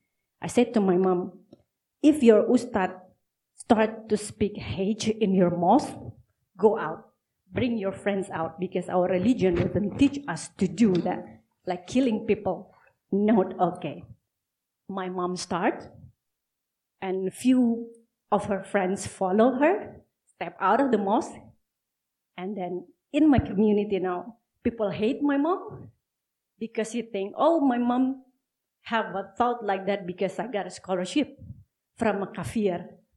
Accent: West Sumatra, Indonesia; just 19 hours from that area, it is West Sumatra, well, where people in my hometown lives, democratic lives happily. We have Chinese, we have Indians, we have full tolerance.

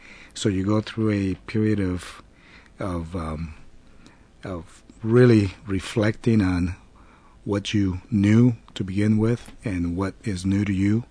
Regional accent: Bucaramanga, Santander, Colombia; English is a second language; also born or lived in Cúcuta; I was born in Colombia, South America. Okay. And I grew up in a city the name of Bucaramanga, and we moved to a border town city called Cúcuta, and I went to high school there.

